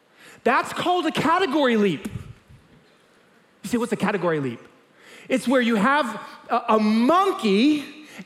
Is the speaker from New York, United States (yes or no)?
yes; New York City, New York, United States; I grew up in New York City, had to deliver it every morning at 6 a.m.